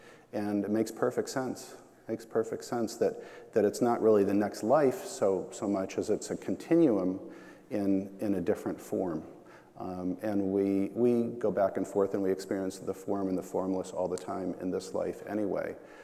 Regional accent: Southport, Connecticut, United States; I'm 52 years old, I'm from Southport, Connecticut

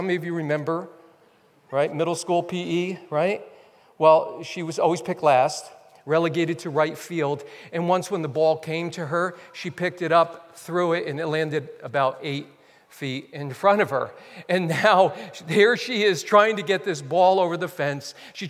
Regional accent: New Jersey, United States; now in Wisconsin, United States; Okay, we're in Wisconsin. I grew up in New Jersey.

